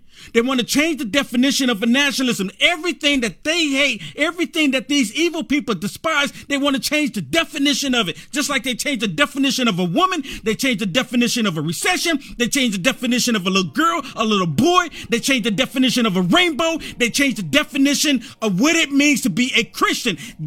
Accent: United States; I am a nationalist. I'm American right now.

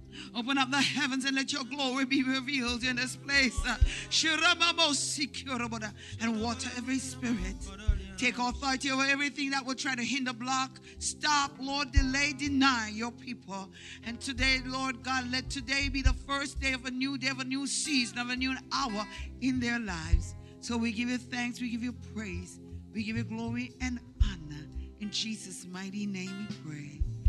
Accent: Jamaica; now in New York, United States; I live in New York, but I don't know if my accent betrays me, but I'm originally from Jamaica. It's one of those twisted accents.

